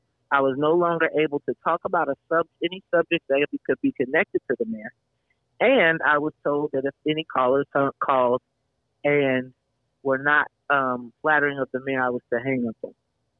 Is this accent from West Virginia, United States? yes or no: no; Chicago, Illinois, United States; And I'm from Chicago, so I get the, I get it.